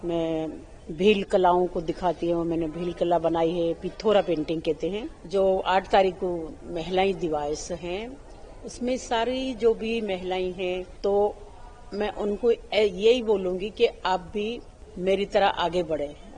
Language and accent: Hindi; Madhya Pradesh, India; और मैं झाबुआ जिला की रहने वाली हूँ।